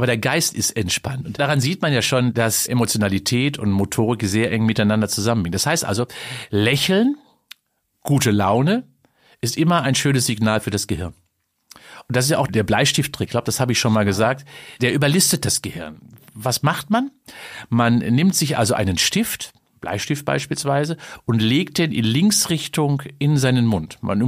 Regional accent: Cologne, North Rhine-Westphalia, Germany; Und das ist die allerwichtigste Weisheit, die ich immer wieder auch als Kölner verfolge.

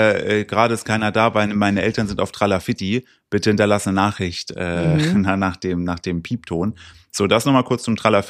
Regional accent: Cologne, North Rhine-Westphalia, Germany; hä, was habt ihr denn in der Schule gelernt? Bei uns in Köln war U-Boot-Verhalten total normal.

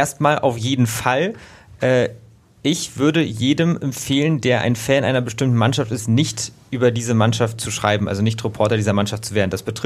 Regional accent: Berlin, Germany; ich bin gebürtiger Berliner.

